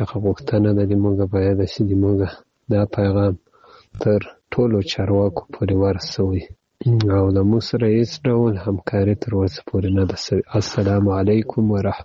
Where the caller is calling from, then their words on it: Ghazni, Afghanistan; also born or lived in Pakistan; غزنی ولایت دیاک دی ولسوالی څخه تاسو ته پیغام پرېږدم هیله کوو باید ستاسې د ما پیغام درسره خپور کړو موږ له پاکستان څخه مهاجر راغلي یو